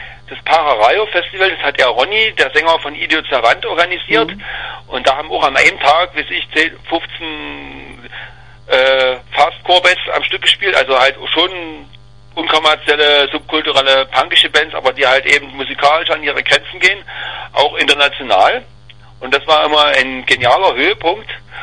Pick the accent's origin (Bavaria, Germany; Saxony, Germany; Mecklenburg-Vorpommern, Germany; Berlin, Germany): Saxony, Germany; Dresden; ich bin aus Dresden, ich bin 34 Jahre alt.